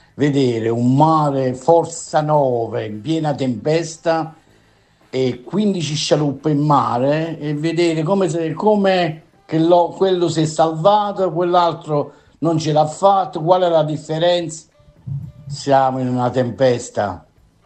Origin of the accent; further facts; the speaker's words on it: Cetara, Campania, Italy; Sono di Cetaro, un borgo mariniero peschereccio sulla costiera amalfitana